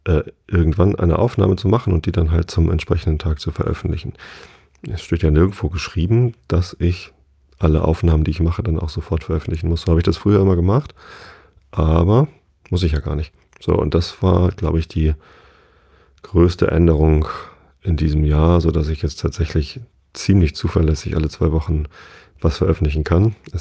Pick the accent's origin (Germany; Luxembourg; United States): Germany; Tostedt, Lower Saxony; Ich bin ja hier in der Samtgemeinde Tosted aufgewachsen